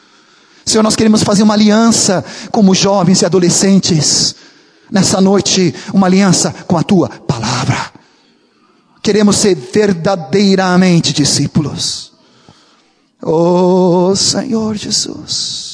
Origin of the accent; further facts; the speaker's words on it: Brazil; sou brasileiro, né, claro, levo vantagem.